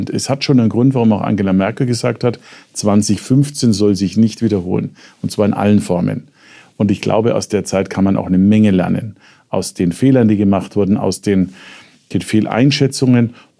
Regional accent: Nuremberg, Bavaria, Germany; now in Munich, Germany; im Vergleich zum Nürnberg, wo ich herkomme.

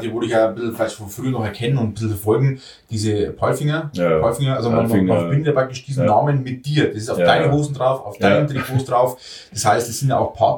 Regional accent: Bavaria, Germany; bei uns in Bayern

